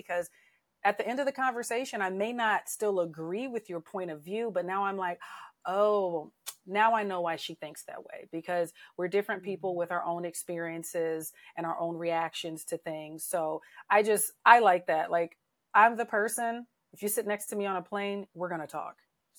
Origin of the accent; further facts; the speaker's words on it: California, United States; born there; also born or lived in District of Columbia / Maryland / Georgia; now in Arizona, United States; So I was born in California in the Bay Area. I've lived in Northern and Southern California. I lived in DC and Maryland for a bit.